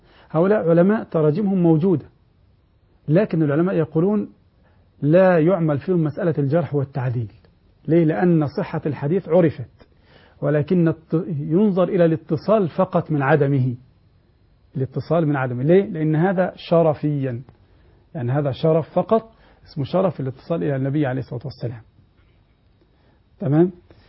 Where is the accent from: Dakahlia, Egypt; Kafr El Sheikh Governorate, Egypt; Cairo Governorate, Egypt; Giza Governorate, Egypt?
Kafr El Sheikh Governorate, Egypt; Kafr El Sheikh; عندنا في كفر الشيخ في مسجد الفتح